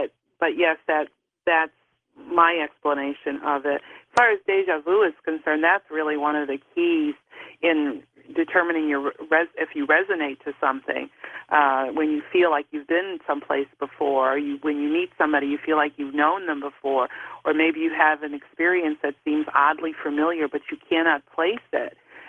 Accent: Chicago, Illinois, United States; I was born and raised in Chicago and never felt like that was home. And the moment I came to Virginia, it was like my soul just had this collective sigh of relief.

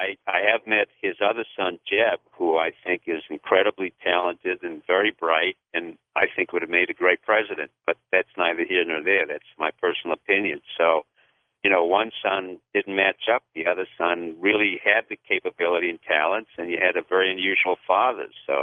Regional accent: New York, United States; Well, quite frankly, you're from New York, I'm from New York

